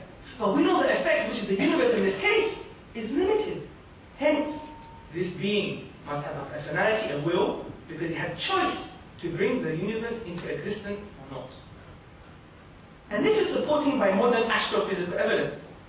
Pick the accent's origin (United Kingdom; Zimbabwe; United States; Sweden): United Kingdom; Hackney, London; I'm from Hackney in London. We have quite a lot of MCs in Hackney.